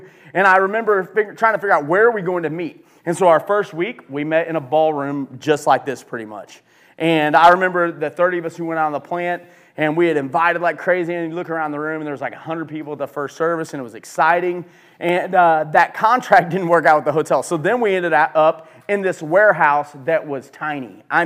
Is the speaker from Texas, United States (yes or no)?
no; Illinois, United States; because I grew up over here on the Illinois side.